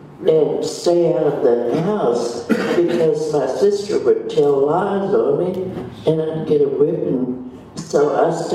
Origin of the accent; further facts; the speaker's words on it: Arpaia, Oklahoma, United States; born there; I was born in Arpaia, Oklahoma.